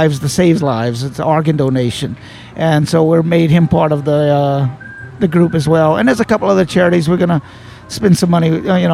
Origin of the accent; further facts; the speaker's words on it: Lafayette, Louisiana, United States; also born or lived in California; now in New Orleans, United States; I was born in Lafayette. I grew up in the Lafayette-Opelousas area. Mm-hmm. Moved to New Orleans and lived here quite a while.